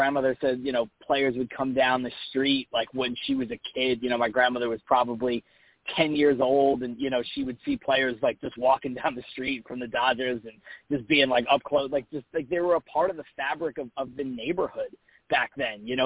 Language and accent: English; Brooklyn, New York, United States; now in California, United States; I was born in Diker Heights, Brooklyn. Grew up mostly there and in Bensonhurst as well. And I really never left until I moved out here to California just a couple of years ago.